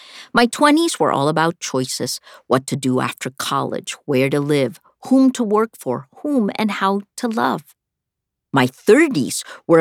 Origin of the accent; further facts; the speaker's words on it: Pasay, Metro Manila, Philippines; born there; I was born on October 2, 1963, in a wooden house in Pasay City, Manila, in the Philippines